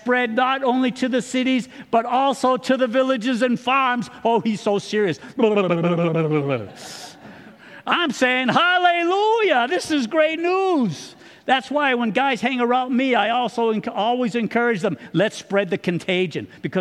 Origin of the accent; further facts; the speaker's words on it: Massachusetts, United States; So, you know, I'm from Massachusetts. We got kind of a gangster talk out there, if you haven't picked that up already.